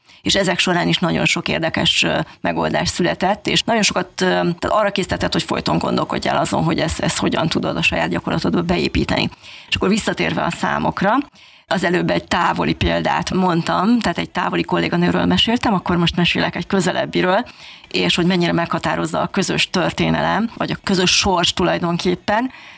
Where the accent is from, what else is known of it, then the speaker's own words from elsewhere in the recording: Hungary; Dán, olasz, spanyol, görög, szlovák, német, lengyel, myanmari, japán, osztrák és jó magam egyetlen magyarként.